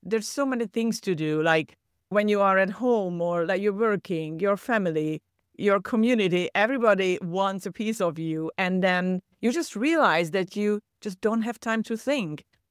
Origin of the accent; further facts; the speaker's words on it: Hungary; now in Cyprus; So I was born and raised in Hungary in Central Europe and ended up living in Cyprus 14 years ago and counting in a beautiful Mediterranean island.